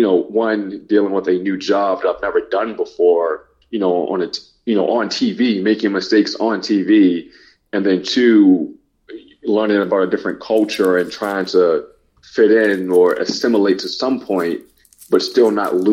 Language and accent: English; Baltimore, Maryland, United States; And me growing up in Baltimore, I've kind of always been on guard my entire life because of the crime in Baltimore.